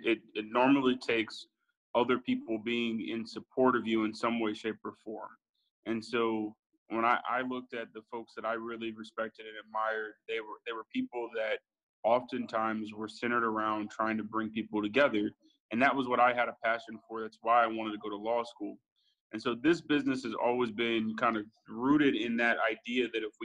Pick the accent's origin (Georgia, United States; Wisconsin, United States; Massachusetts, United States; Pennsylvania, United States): Georgia, United States; Atlanta; So I grew up in Atlanta, and I ended up going to undergrad in Washington, D.C.